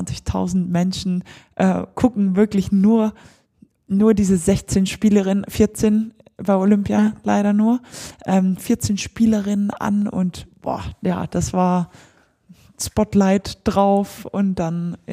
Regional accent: Belgium; aber ja eigentlich gebürtige Belgierin bin, wo Handball fast nicht existiert.

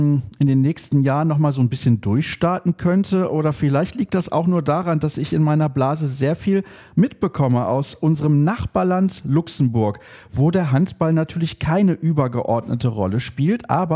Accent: Solingen, North Rhine-Westphalia, Germany; SG Solingen geholt, also dem Ort, wo ich aufgewachsen bin.

